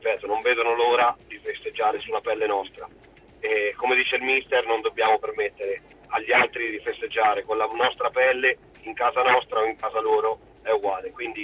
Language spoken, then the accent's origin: Italian; Porto Recanati, Marche, Italy; perché sta a Porto Recanati, che è il mio paese.